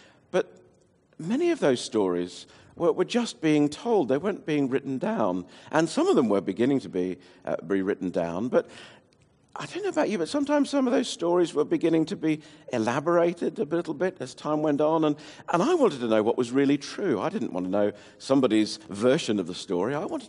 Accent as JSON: {"language": "English", "country": "Greece", "first_language": "Greek", "second_language": "English", "said": "No, I wrote absolutely Greek as my mother tongue, and so I of course wrote proper Greek."}